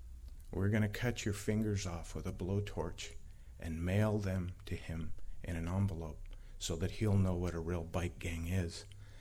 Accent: Crescent City, California, United States; born there; I was born in Crescent City, California. A really pretty little country town. I was born the youngest of eight children

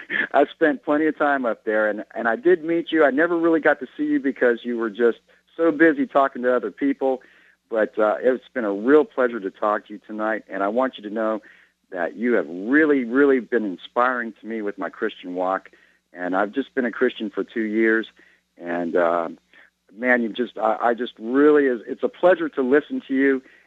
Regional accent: Palm Springs, California, United States; And I'm from Palm Springs, California, and I spent a lot of time in Tockwitz Canyon.

